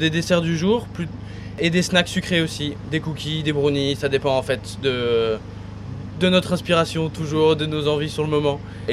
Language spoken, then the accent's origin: French; Saint-Julien, Auvergne-Rhône-Alpes, France; Nous, on est de Saint-Julien.